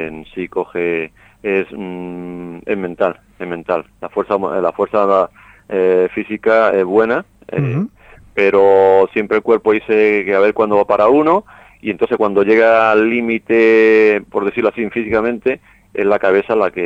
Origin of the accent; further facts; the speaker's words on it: Almería, Andalusia, Spain; todos somos almerienses menú un granaino, y vamos a conseguir muchos éxitos y llevar el nombre de Almería para adelante.